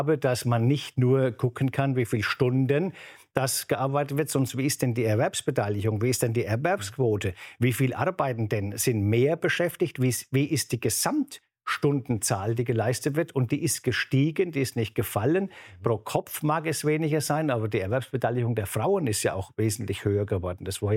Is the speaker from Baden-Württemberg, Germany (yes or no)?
no; Bavaria, Germany; Ich komme aus Bayern, wir haben die meisten Feiertage.